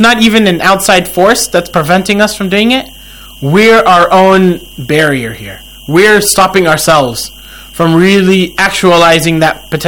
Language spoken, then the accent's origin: English; Houston, Texas, United States; from Houston, Texas.